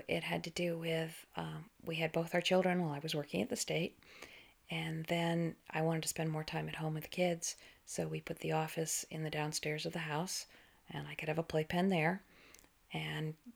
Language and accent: English; Massachusetts, United States; I grew up outside of Boston, and we spent weekends up in the area skiing.